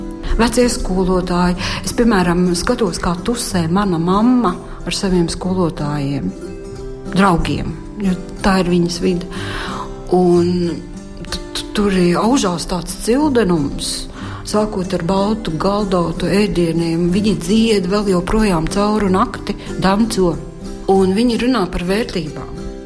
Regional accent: Courland, Latvia; Nu, es esmu gan kursis, jā, es esmu kurzemniece

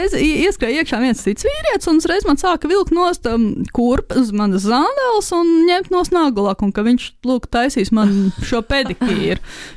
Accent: Salaspils, Salaspils Municipality, Latvia; mēs esam no Salaspils

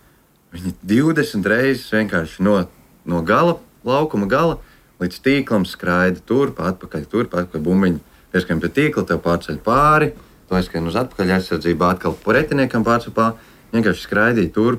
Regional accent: Cēsis, Cēsis Municipality, Latvia; jo mēs esam abi no Cēsīm

